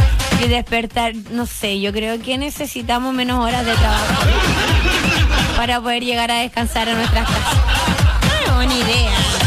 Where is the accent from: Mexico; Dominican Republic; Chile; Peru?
Chile; Ya, somos chilenos.